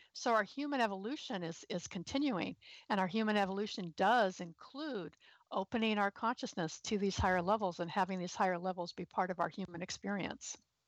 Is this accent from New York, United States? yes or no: no; California, United States; now in Minnesota, United States; I'm a Californian who moved to Minnesota, and so I've never really experienced a winter before.